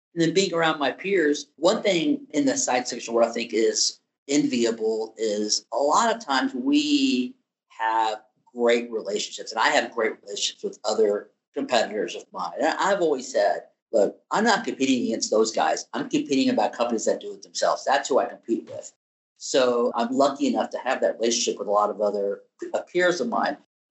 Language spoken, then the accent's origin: English; Texas, United States; because I'm so proud to be a Texan and American.